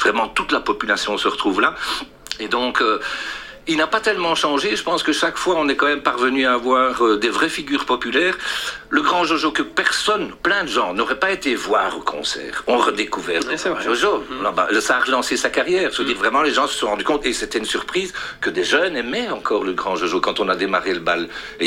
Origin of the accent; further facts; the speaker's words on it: Brussels, Belgium; born there; que moi, j'avais un grand-père de Malines du côté de mon père, et un grand-père de Liège, du côté de ma mère, et je suis né à Bruxelles.